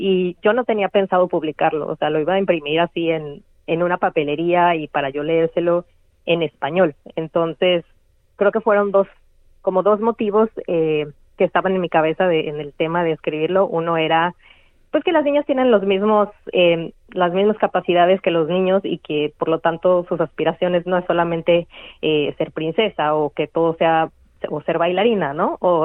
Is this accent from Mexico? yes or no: yes; Mexico; Creciendo en México, yo creo que sí se ven mucho las diferencias entre lo que los niños pueden hacer y lo que las niñas pueden hacer o no pueden hacer.